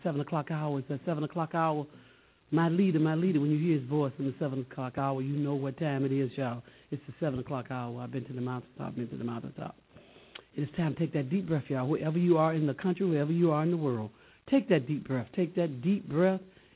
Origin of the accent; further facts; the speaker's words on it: Alabama, United States; We're from Alabama together.